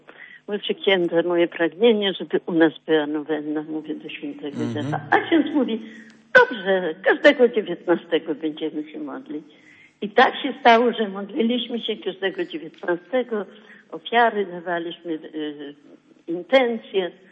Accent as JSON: {"language": "Polish", "town": "Świdnica", "region": "Lower Silesian Voivodeship", "country": "Poland", "said": "tak jak u mnie w Świdnicy, święty Józef z dzieciątkiem, bo jestem z tej parafii"}